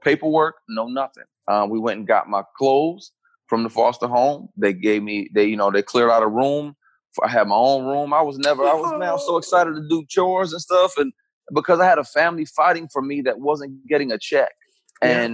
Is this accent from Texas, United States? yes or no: no; Flint, Michigan, United States; also born or lived in Detroit; Born in Detroit, grew up in Flint, Michigan, which is like a smaller, more country version of Detroit.